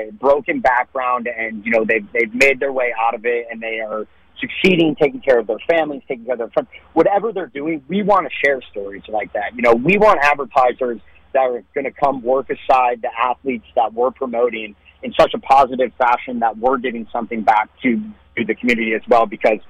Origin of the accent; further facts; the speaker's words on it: Florida, United States; because I'm from South Florida, I live in South Florida